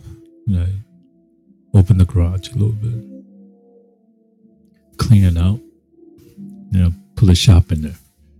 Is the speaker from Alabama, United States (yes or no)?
no; New Jersey, United States; I'm like, yeah, I feel like home. I grew up in Jersey. We grew up in Jersey.